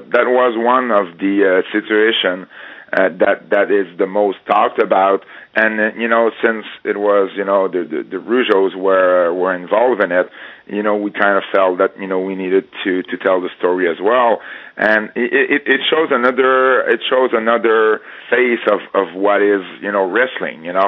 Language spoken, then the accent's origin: English; Quebec, Canada; it's not because we're from Quebec